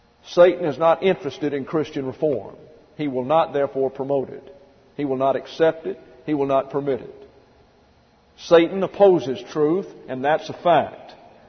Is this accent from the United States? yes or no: yes; Missouri, United States; But I'm from a little community outside of St. Louis.